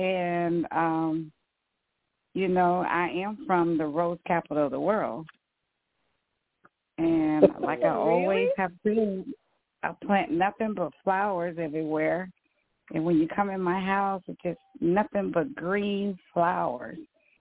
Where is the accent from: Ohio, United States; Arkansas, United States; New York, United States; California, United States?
California, United States; San Francisco; also born or lived in Tyler, Texas; now in Texas, United States; But I am born, in the rose capital of the world, but I was raised in San Francisco. But then I came back to Texas to take care of my mom and dad